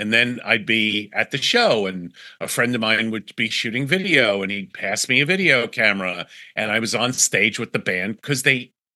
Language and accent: English; New York, United States; So, you know, I was really a music snob growing up in New York